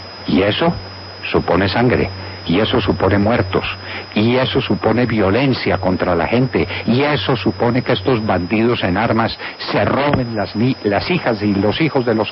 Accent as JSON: {"language": "Spanish", "country": "Colombia", "said": "Yo sigo esperando, como colombiano"}